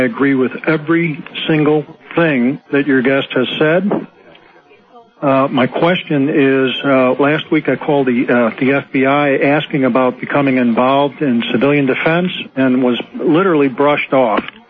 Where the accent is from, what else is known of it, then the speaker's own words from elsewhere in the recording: St. Louis, Missouri, United States; I'm from St. Louis.